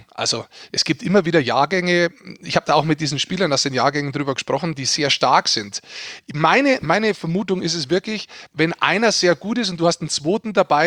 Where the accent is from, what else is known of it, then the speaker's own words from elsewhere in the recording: Bavaria, Germany; ich bin da hingefahren als Niederbayer